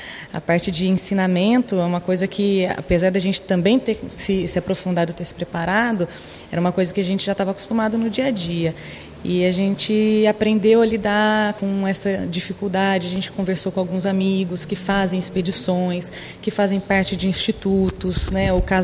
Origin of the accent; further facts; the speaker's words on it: Fernandópolis, São Paulo, Brazil; Eu não sou de Minas, eu sou do interior de São Paulo, de Fernandópolis, onde a gente fez a primeira palestra.